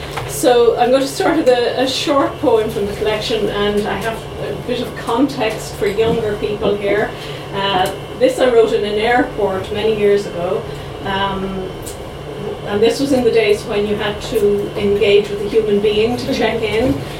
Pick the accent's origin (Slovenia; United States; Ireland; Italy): Ireland; Munster; I grew up in North Tipperary, as Bernadette said, it was a small village in North Tipperary, and I grew up in a house that had a butcher shop in it because my father ran a butcher shop